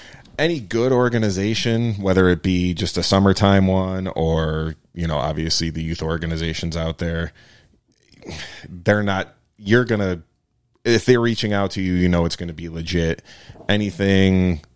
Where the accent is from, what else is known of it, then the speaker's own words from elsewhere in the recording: Buffalo, New York, United States; When I grew up playing hockey in Buffalo, you know, my whole youth career